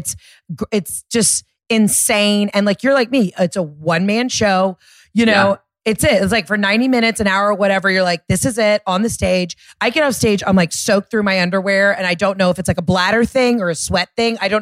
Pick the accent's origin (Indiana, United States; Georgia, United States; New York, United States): Georgia, United States; I had that just enough white trash because I'm from Georgia.